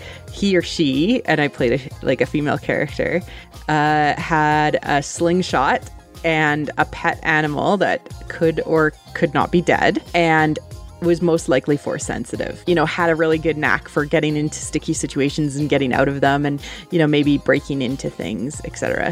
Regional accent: Canada; growing up in Canada

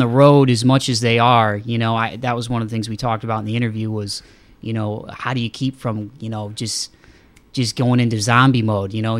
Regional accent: Toledo, Ohio, United States; Well, thank you, sir, in my hometown. So ToledoSportsNetwork.com.

